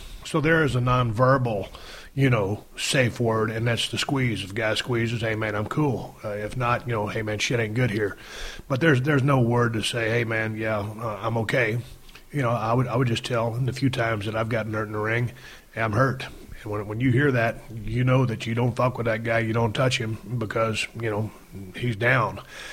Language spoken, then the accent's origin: English; Texas, United States; growing up in South Texas, working with my dad, hauling hay in the hay fields, working on the side of the roads with the highway department, you know, just South Texas stuff